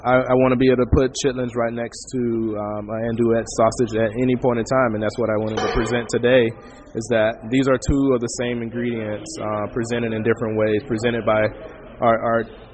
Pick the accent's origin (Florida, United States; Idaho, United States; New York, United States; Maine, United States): Florida, United States; now in Seattle, United States; But I'm a Southerner, tried and true. My grandparents have history in Georgia. I was born and raised in Florida.